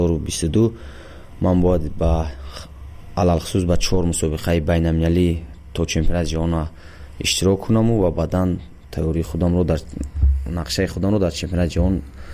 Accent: Vanj, Gorno-Badakhshan, Tajikistan; also born or lived in Dushanbe; در ناحیه ایوان جیولاتی مقتوری کوهستانی بدخشان در جماعت دهاتی

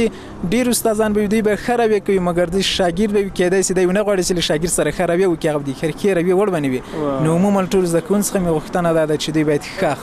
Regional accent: Afghanistan; ما خپله دا هیله امید و چې زه باید خپل ګران هېواد افغانستان ته خپلو شریفو خلکو ته خدمت وکړم.

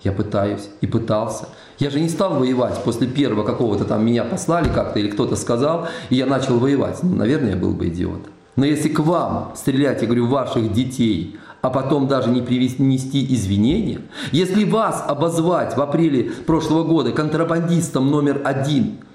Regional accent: Russia; я русский человек

